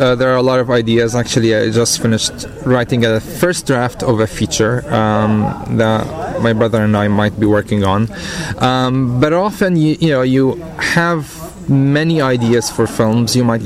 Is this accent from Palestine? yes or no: yes; Beit Safafa, Jerusalem, Palestine; I'm from Beit Safafa, which is a Palestinian suburb/village of Jerusalem. That was actually split in 1948.